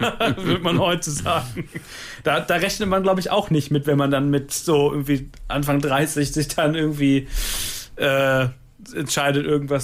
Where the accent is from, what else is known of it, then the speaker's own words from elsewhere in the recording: Essen, North Rhine-Westphalia, Germany; Ich komme ja aus Essen. Das ist mein Ruhrpott-Typ quasi.